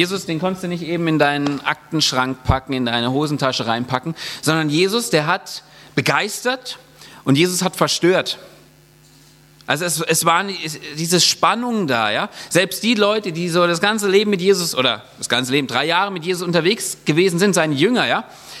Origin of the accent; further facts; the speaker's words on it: Baden-Württemberg, Germany; ich bin jetzt kein Franke, sondern ich komme eigentlich ursprünglich so aus der Heidelberger Ecke und ich komme auch nicht aus irgendeinem christlichen Hintergrund